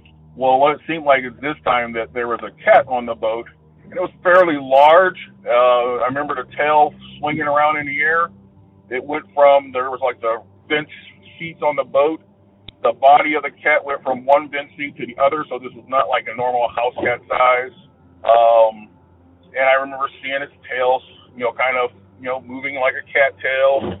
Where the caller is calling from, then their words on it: Georgia, United States; and I'm calling from Georgia.